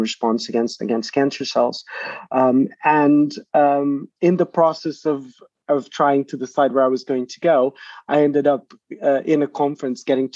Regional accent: Portugal; moved away as an adult; now in United Kingdom; I'm originally from Portugal, and I did my PhD at the University of Cambridge here in the UK, which is where I'm based now.

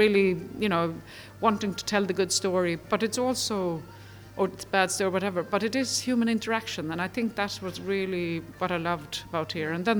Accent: Sweden; And I grew up in Sweden in the time of... the Baltic Sea actually had huge issues in the 70s and 80s of heavy metals

